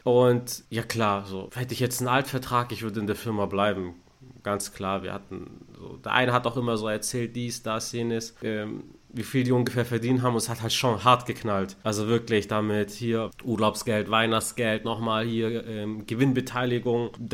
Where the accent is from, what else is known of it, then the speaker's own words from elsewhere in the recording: Stuttgart, Baden-Württemberg, Germany; ich bin in Stuttgart geboren, aufgewachsen und wir waren gemischt, alles. Ich bin mit Deutschen aufgewachsen, mit Türken, Italienern, Griechen, alles.